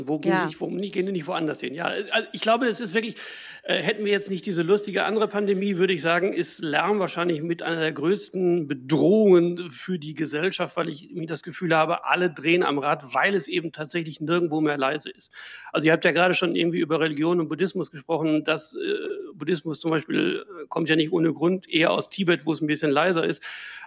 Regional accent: North Rhine-Westphalia, Germany; und ich bin im Ruhrgebiet groß geworden

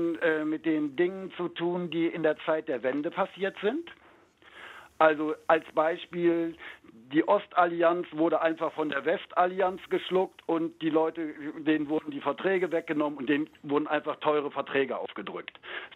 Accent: Düsseldorf, North Rhine-Westphalia, Germany; born there; also born or lived in Güstrow; now in Putlitz, Germany; Ich bin selber ein gebürtiger Düsseldorfer und bin vor 16 Jahren erst in die Region Güstrow gezogen und dann von da aus jetzt hier in die Region Putlitz.

